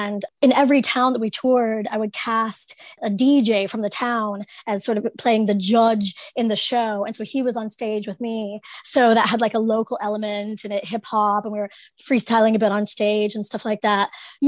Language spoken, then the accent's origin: English; Ohio, United States; Yeah, I'm from Southern Ohio. People always say, oh, you still have your accent.